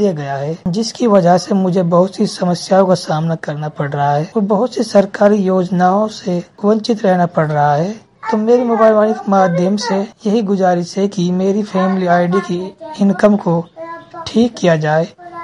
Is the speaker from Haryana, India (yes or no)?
yes; Chitoda, Haryana, India; मैं हरियाणा राज्य के नूंह जिला गांव चितौड़ा का रहने वाला हूं।